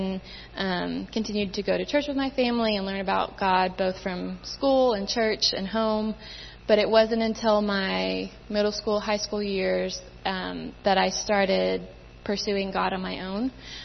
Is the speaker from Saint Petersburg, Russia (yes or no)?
no; Moscow, Russia; moved away as an adult; I grew up in Moscow, Russia. My parents were missionaries, and my dad worked on the administrative side of things. And we moved over when I was almost 3 years old.